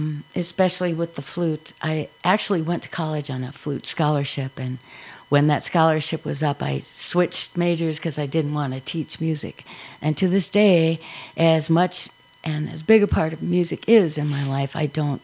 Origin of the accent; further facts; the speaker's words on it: Milbank, South Dakota, United States; That's where I grew up, on a farm outside of a small town called Milbank, South Dakota. Graduated from South Dakota State University.